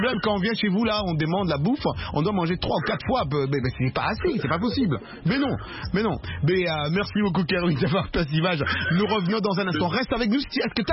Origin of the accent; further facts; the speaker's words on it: New York City, New York, United States; moi, ici aux États-Unis, je suis de New York